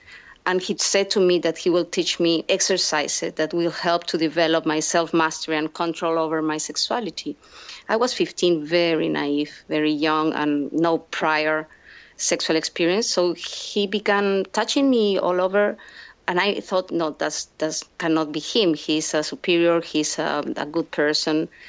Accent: Lima, Peru; I come from Peru and from a very Catholic middle-class family in Lima.

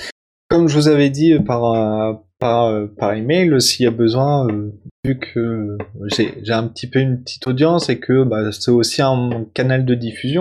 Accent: Brittany, France; on fait à Rennes parce que voilà, on est plus de la Bretagne et que c'est un petit peu hors de Paris

